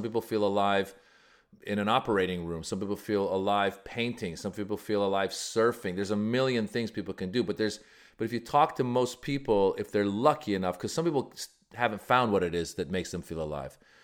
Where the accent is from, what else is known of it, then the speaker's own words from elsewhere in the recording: California, United States; I grew up in Northern California, Marin. So there weren't a lot of Persians around.